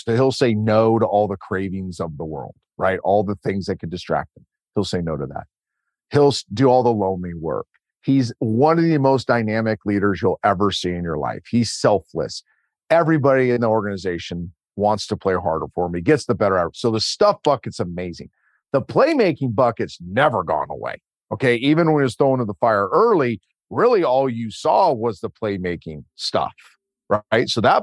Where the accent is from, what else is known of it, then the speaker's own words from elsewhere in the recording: West Coast, United States; I'm from the West Coast as a Pac-12 guy growing, a Pac-10 guy growing up.